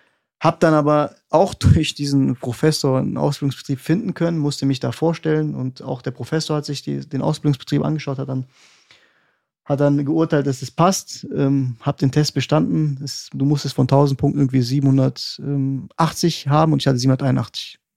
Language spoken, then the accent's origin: German; Germany; born there; ich bin in Deutschland geboren